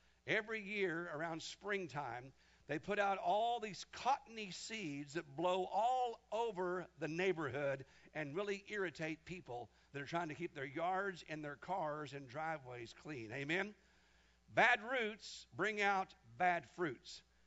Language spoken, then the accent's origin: English; Kansas, United States; In the church I was raised in Kansas, this young lady in her teens, about 17 years old now, she'd gone through a very, very rough life.